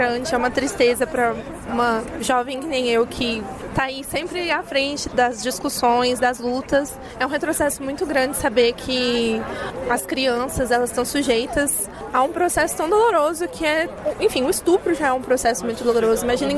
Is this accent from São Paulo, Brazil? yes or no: no; Brasília, Federal District, Brazil; Eu sou daqui de Brasília mesmo, sou estudante da Universidade de Brasília, do curso de Letras.